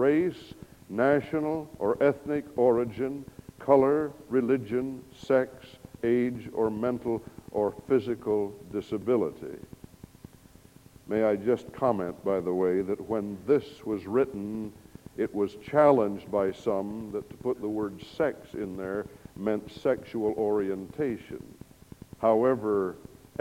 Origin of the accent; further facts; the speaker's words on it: United States; I grew up in the United States, where they have what's called the Bill of Rights